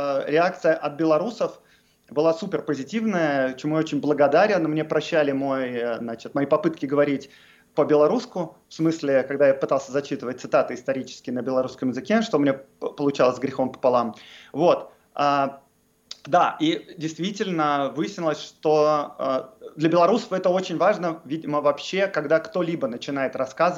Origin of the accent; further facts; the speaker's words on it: Moscow, Russia; Я вырос в Москве